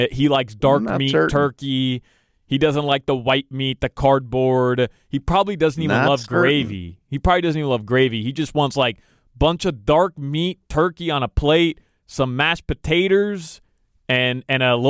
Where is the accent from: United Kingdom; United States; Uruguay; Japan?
Uruguay; We're not white. Like, we don't... What do we care? We're from Uruguay.